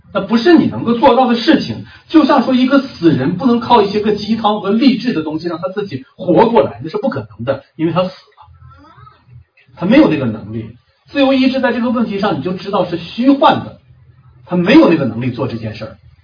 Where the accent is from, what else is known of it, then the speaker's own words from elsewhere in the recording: China; 你我都是中国人。